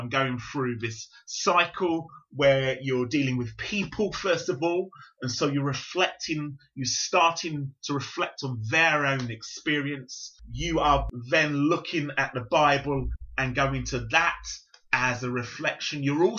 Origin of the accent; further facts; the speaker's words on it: Purley, London, United Kingdom; accent: Londonish; also born or lived in Yorkshire; now in Birmingham, United Kingdom; I was born much more kind of in the suburbs, just outside South London in a place called Purley, which actually is rather posh. I'm of Jamaican parentage, but my parents came to the UK in the 50s. And I came along in the 60s, and so I have a Londonish accent.